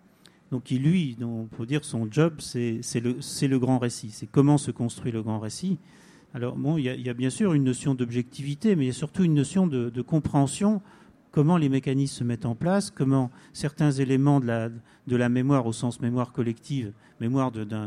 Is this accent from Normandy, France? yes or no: yes; Normandy, France; born there; Donc moi, je suis aussi née dans la Manche.